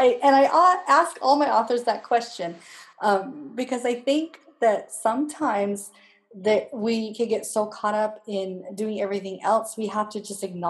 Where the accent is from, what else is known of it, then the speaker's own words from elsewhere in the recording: Longview, United States; And so for you listeners that are listening, you'll know that I'm from Longview.